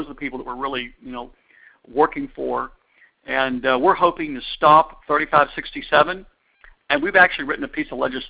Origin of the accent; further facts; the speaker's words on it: Austin, Texas, United States; I'm from Austin, Texas, and I was thrilled to see a Texan elected president.